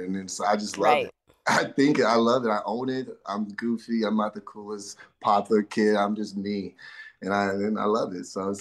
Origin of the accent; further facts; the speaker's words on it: Inglewood, California, United States; especially growing up in Inglewood.